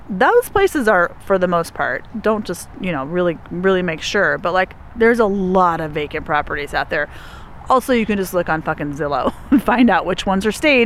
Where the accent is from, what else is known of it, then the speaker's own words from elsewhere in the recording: Chicago, Illinois, United States; I'm gonna miss you, but I'm from Chicago. My mom lives there, so I'm gonna come visit you too.